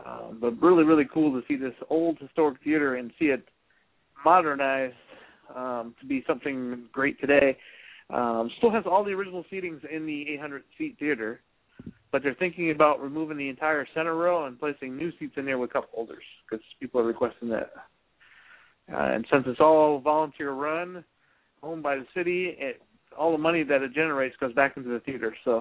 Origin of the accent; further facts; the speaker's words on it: Northeast, United States; But I'm from the Northeast, so I kept calling them Maynards.